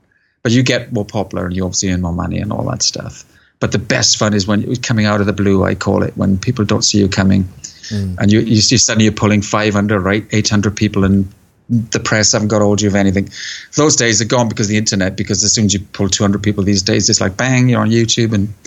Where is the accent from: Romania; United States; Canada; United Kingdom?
United Kingdom; Wales; We're Welsh working class boys, you know.